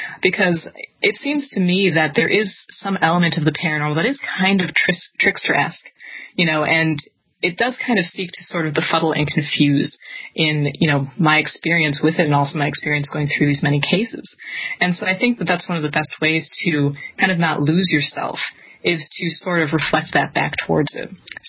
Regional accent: Wisconsin, United States; it also occurred in my home state of Wisconsin, which, that's just an added bonus for me.

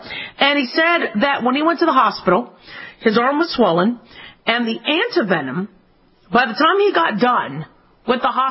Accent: Phoenix, Arizona, United States; as a kid, I grew up in Phoenix, Arizona, so rattlesnakes were all over the place.

